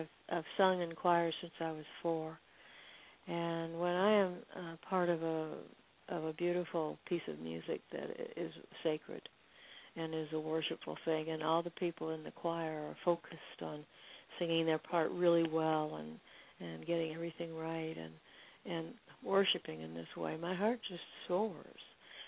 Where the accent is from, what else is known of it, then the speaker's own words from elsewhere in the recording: United States; I'm very disillusioned, for instance, about being an American, and yet there is no more patriotic or loving American than I am